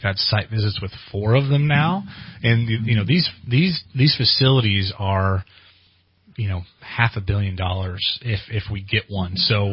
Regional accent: Weaverville, California, United States; Growing up in Weaverville, being in around fires forever

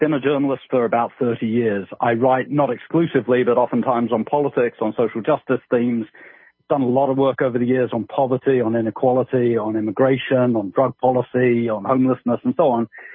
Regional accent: London, United Kingdom; moved away as an adult; now in United States; Yeah, I grew up in London and I went to university at Oxford.

